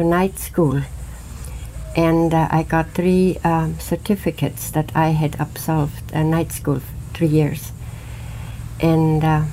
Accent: Munich, Bavaria, Germany; moved away as an adult; now in United States; I was born in Munich, Germany. I went to school in Munich

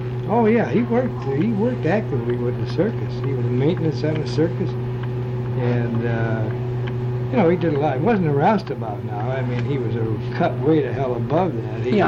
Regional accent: Chicago, Illinois, United States; now in Florida, United States; Oh, I was born in Chicago.

